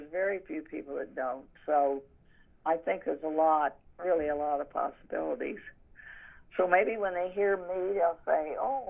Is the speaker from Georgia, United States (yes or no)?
no; Hillsboro, Illinois, United States; I grew up in Hillsboro, Illinois